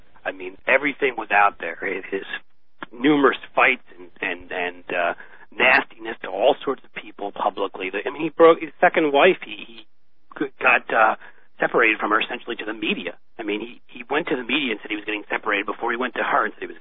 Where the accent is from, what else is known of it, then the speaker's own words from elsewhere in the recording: New York City, New York, United States; I lived in New York before moving to Washington. I mean, I grew up in New York City